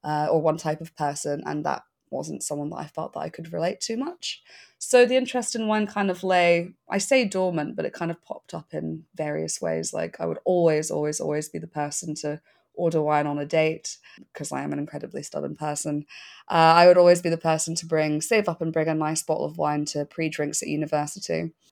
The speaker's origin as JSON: {"language": "English", "region": "Scotland", "country": "United Kingdom", "said": "my parents both, growing up, both didn't drink, which is like pretty interesting for saying that I am Scottish. So grew up in like a relatively teetotal household."}